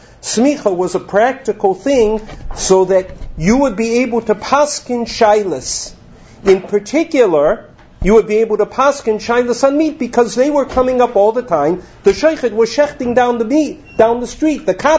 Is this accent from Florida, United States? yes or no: no; Boston, Massachusetts, United States; When I grew up 40 years ago, there was still Schlachthäuser near the city. I grew up in Boston.